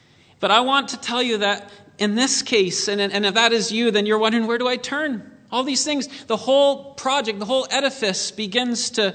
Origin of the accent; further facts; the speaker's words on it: Austin, Manitoba, Canada; growing up in Austin, Manitoba does not prepare you well for life in the Golden State.